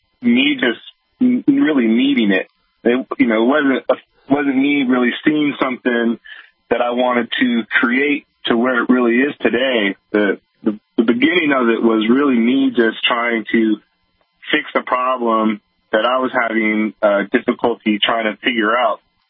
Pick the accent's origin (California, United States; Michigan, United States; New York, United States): California, United States; San Francisco; born or raised there